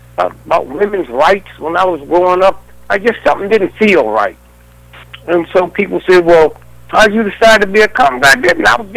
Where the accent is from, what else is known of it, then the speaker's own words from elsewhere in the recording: St. Louis, Missouri, United States; born there; I know nothing about show business. I didn't come from show business. I was born in St. Louis, Missouri. There was no clubs that a youngster could go to.